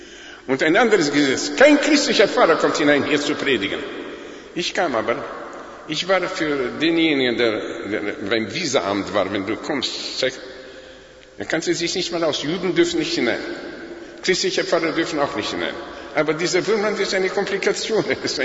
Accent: Bucharest, Romania; German is a second language; In Rumänien, in Bukarest, mein Heimatland.

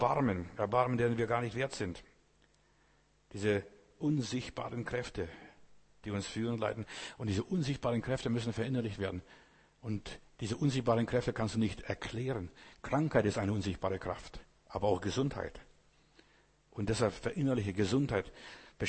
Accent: Baden-Württemberg, Germany; ich bin kein Bayer, ich bin aus dem Schwabenland.

